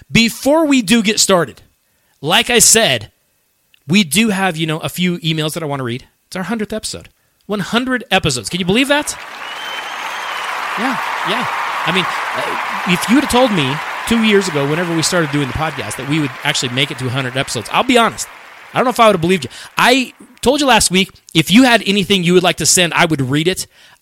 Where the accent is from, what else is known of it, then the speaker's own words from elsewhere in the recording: Denver, Colorado, United States; Yes, I live in Denver, born and raised in Denver.